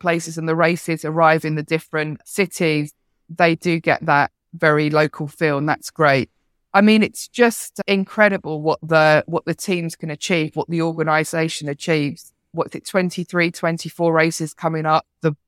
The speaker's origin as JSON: {"language": "English", "country": "United Kingdom", "said": "I'm British. I grew up on Formula One."}